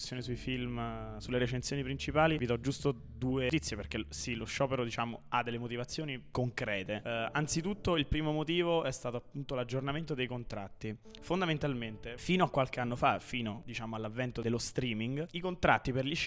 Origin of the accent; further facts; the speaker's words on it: Spoleto, Umbria, Italy; io faccio l'esempio che mi viene semplice perché sono di Spoleto